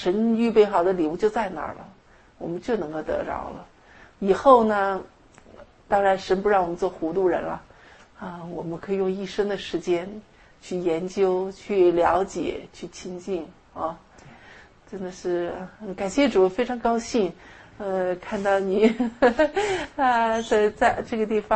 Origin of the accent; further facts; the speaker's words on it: China; 实际上我们中国人很爱唱的样一首歌